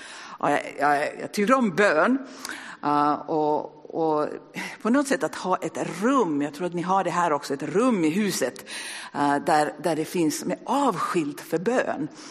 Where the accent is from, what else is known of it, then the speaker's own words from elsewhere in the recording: Sweden; now in Vasa, Finland; det är sant att jag har bott i Vasa i ett år, men jag har bott i Finland sedan 2006, så jag kommer från Sverige egentligen. Och jag har jobbat här i Vasa i 3 år nu, tror jag.